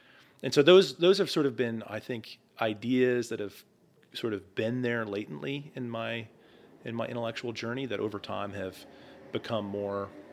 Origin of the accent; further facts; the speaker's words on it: Montana, United States; Yeah. Yeah. Every summer we go back, my wife and kids. We go back in usually the month of July, which is a sublime time to be there.